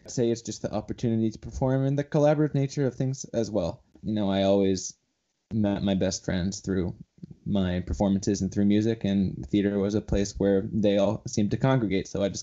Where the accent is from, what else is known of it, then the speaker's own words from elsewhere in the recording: Hampstead, New Hampshire, United States; Funny, actually. So I grew up in Hampstead, but I just moved to Newmarket, Tim, 6 months ago.